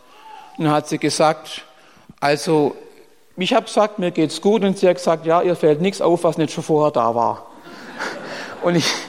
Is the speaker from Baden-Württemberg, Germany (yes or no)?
yes; Baden-Württemberg, Germany; jetzt trinkst du mal als Schwab einen Kölsch.